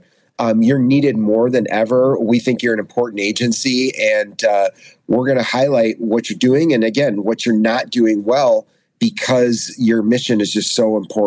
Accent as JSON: {"language": "English", "region": "Michigan", "country": "United States", "tie": "born or raised there", "lives_now": "Chicago, United States", "said": "Even growing up here, I grew up in Michigan, and coming into the city as a young person"}